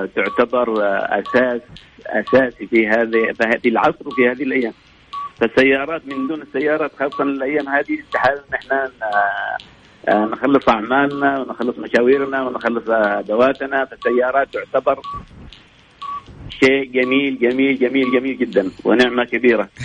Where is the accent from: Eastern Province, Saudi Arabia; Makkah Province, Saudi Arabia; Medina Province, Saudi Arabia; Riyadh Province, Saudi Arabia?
Makkah Province, Saudi Arabia; Jeddah